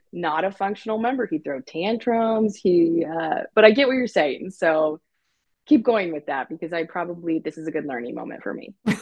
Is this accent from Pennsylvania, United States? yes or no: no; Nebraska, United States; probably because I'm from Nebraska.